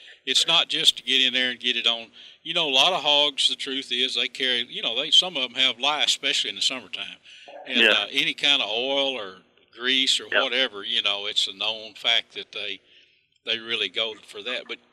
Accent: Texas, United States; I'm 65 now, and I grew up in Red River County

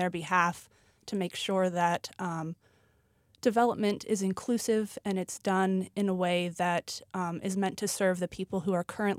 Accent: Alaska, United States; I grew up in Alaska and did a bunch of deep sea fishing.

